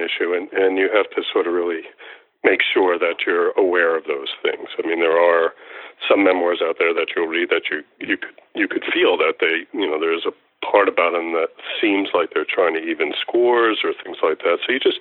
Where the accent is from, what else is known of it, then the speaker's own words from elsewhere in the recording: Brooklyn, New York, United States; I was from Brooklyn or suburbia at most, and then coming out into the heart of the corn